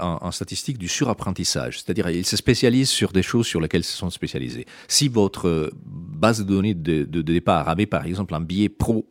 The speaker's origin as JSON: {"language": "French", "country": "Italy", "second_language": "French", "said": "En même temps, en tant qu'Italien, je peux vous dire qu'il y en a eu de papes"}